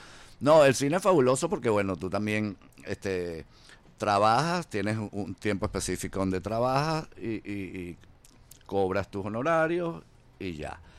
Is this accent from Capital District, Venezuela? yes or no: no; Barquisimeto, Lara, Venezuela; Nosotros somos de Barquisimeto, Naguara.